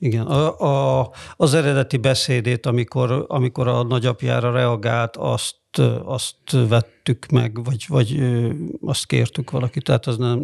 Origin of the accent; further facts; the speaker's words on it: Szolnok, Jász-Nagykun-Szolnok, Hungary; mert én gyerekkoromban Szolnokon, a szolnoki első világháborús emlékművön játszottam állandóan